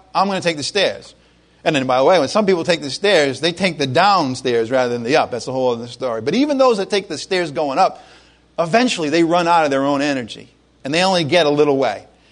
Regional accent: Ireland; well, I am Irish, so I do like to argue

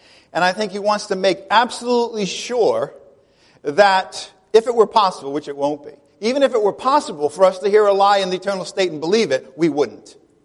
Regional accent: Ireland; I'm Irish. I'm a pessimist.

